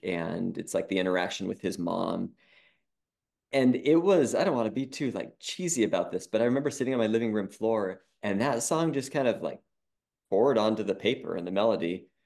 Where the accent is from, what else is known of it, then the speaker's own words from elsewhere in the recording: Juneau, Alaska, United States; now in Sitka, United States; So I was born and raised in Alaska, from Juneau originally. Now I live in Sitka.